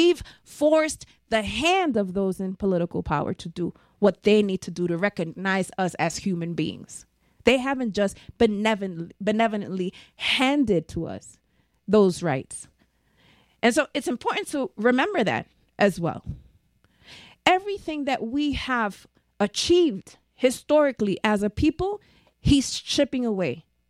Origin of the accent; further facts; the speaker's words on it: New York, United States; I'm from New York. We know it.